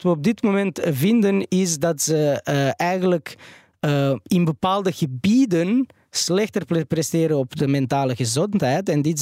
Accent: Belgrade, Serbia; also born or lived in Antwerp; now in Belgium; ik ben opgegroeid in Belgrado, Servië.

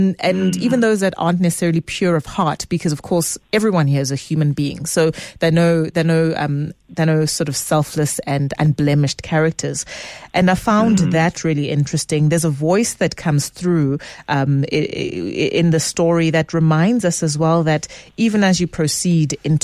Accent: South Africa; But of course, as a South African, I'm forever reading this text.

